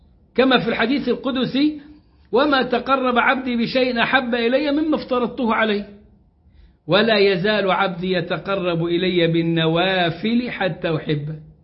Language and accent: Arabic; Egypt; واحد عندنا في مصر اسمه حسن شحاتة